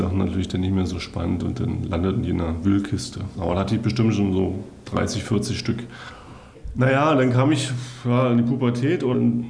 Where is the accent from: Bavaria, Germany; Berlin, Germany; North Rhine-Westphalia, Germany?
Berlin, Germany; Ich bin aufgewachsen in Ost-Berlin, und zwar in Berlin-Mitte, Oranienburger Straße.